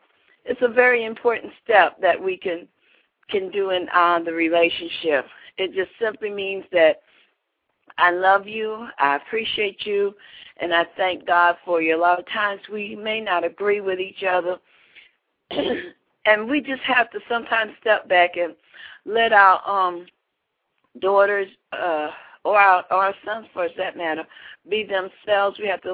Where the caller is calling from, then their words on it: Atlanta, Georgia, United States; I'm calling from Atlanta.